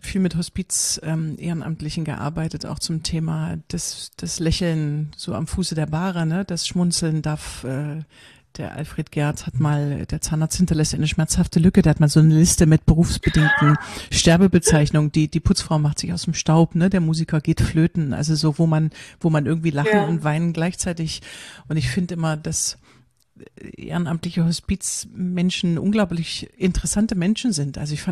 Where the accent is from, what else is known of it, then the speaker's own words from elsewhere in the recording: Bitterfeld-Wolfen, Saxony-Anhalt, Germany; Jetzt komme ich aus Bitterfeld-Wolfen. Ich komme aus so einer Ecke, wo irgendwie alle Frauen der Generation meiner Mutter waren irgendwie Maschinenbauerinnen und Chemikerinnen und Fotografinnen und Programmiererinnen.